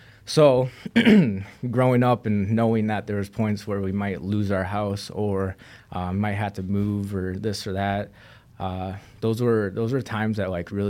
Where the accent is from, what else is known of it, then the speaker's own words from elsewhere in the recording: Minnesota, United States; also born or lived in Houston, Texas; So I was living in Houston, Texas. So I grew up in Minnesota, and I got into some trouble when I was like 17, 18 years old.